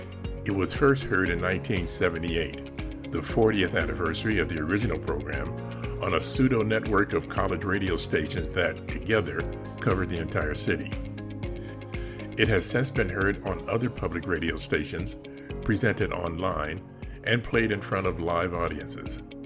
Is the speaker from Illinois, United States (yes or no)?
yes; Chicago, Illinois, United States; I made the decision to make a modern version of this story with my hometown of Chicago as the setting.